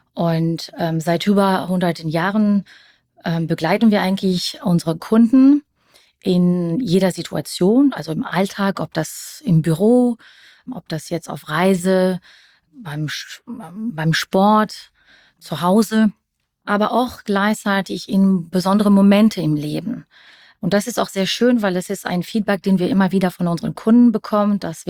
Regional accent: Bonn, North Rhine-Westphalia, Germany; accent: French; first language French; German is a second language; Vielleicht kann man auch meinen kleinen französischen Akzent hören. Ich bin ja eigentlich Muttersprache Französisch.

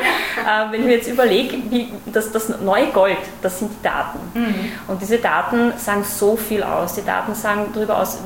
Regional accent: Austria; now in Germany; Also ich glaube, an meinem Akzent hört man, dass ich keine Deutsche bin. Also ich bin tatsächlich selber Österreicherin

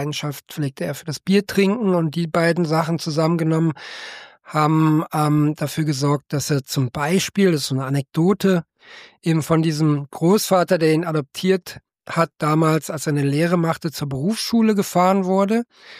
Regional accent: Cologne, North Rhine-Westphalia, Germany; In Köln bin ich geboren, in Köln-Vogelsang aufgewachsen.

